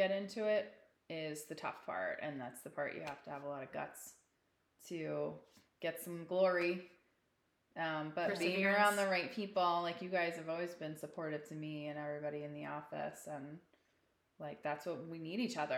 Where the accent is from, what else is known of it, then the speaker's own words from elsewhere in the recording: New Providence, New Jersey, United States; I grew up in New Providence, so that's how I knew the area